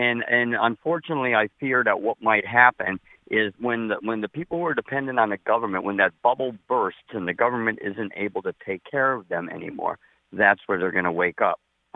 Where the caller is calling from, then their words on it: Springfield, United States; I'm calling from Springfield.